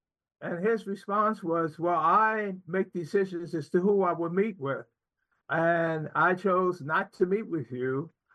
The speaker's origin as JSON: {"language": "English", "region": "Maryland", "country": "United States", "tie": "born there", "said": "because when I was born in Montgomery County, I was forced to go to segregated schools."}